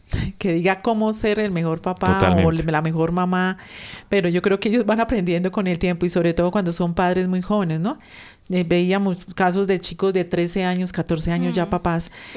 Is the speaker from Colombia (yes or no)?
yes; Boyacá, Colombia; Yo soy de Boyacá, obviamente allá toda la mayoría de las familias venimos de transportadores, tanto de transporte de carga como de pasajeros.